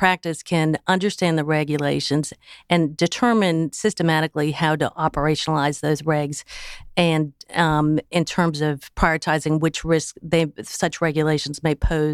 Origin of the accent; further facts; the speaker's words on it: Boston, Massachusetts, United States; I grew up in Boston, and I grew up in a physician family